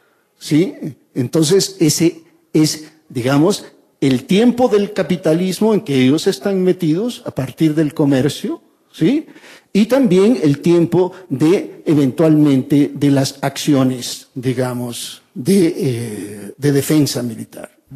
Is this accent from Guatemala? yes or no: yes; Guatemala; se puede producir hasta cierto punto lo que se produjo en mi país. Yo soy guatemalteco.